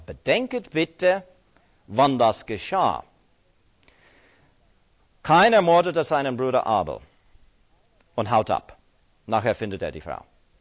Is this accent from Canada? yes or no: yes; Canada; Und das war für mich als Kanadier, der nur kurz damals in Europa war, schon als Geograf ein Erlebnis.